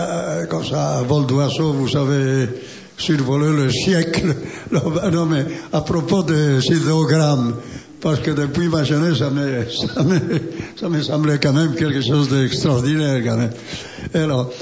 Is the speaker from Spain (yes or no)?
yes; Spain; je suis espagnol, je suis franco-espagnol universel.